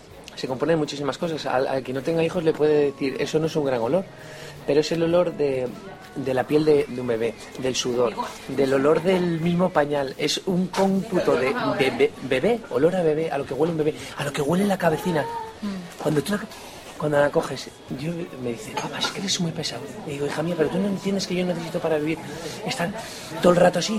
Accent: Cantabria, Spain; Mira, Cantabria lo es todo, es mi madre, es mi tierra, es absolutamente todo, es donde volver. Asturias, mi segunda patria, de donde son mis antepasados y de donde es mi media naranja.

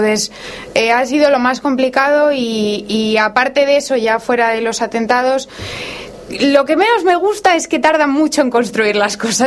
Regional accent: Valladolid, Castile and León, Spain; now in Brussels, Belgium; Efectivamente, soy de Valladolid.

